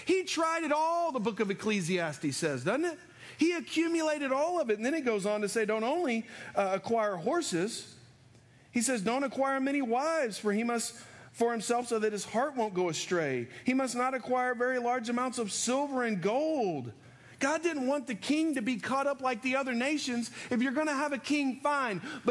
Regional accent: Texas, United States; I am from Texas and I want a truck. That's what guys do. I was the only guy in San Saba without one.

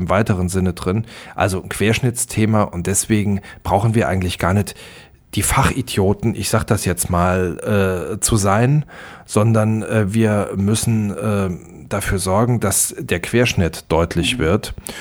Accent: Saarland, Germany; Ich habe mich nie nur auf meine Heimatregion versteift.

